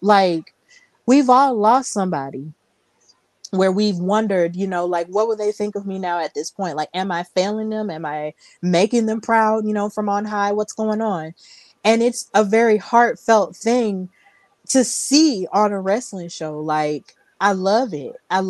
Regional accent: Birmingham, Alabama, United States; y'all know I'm from Alabama, except I'm from Birmingham.

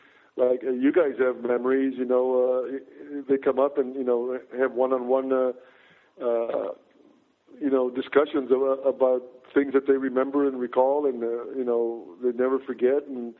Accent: Texas, United States; But, I came from Texas. I like the seasons

